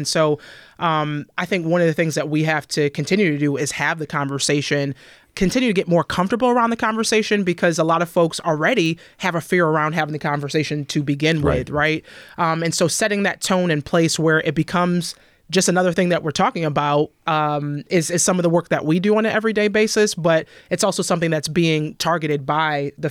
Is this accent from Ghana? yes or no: yes; Ghana; I'm Ghanaian, right?